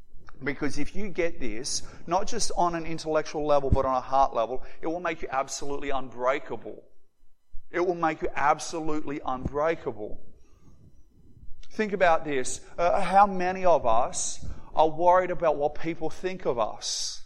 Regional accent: Moree, New South Wales, Australia; When I was a kid, I grew up in Moree, northwest New South Wales.

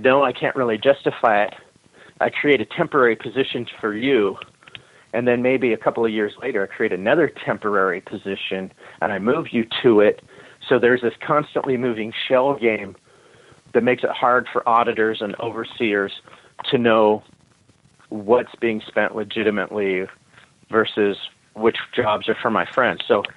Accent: California, United States; I don't see, as an American, take away the fact that I've lived in California my whole life, as an American

